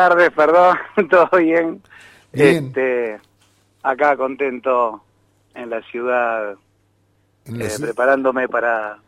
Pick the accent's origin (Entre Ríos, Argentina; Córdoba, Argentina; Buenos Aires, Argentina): Buenos Aires, Argentina; los que venimos de Buenos Aires, que vemos todo el día edificios, ruido, cemento.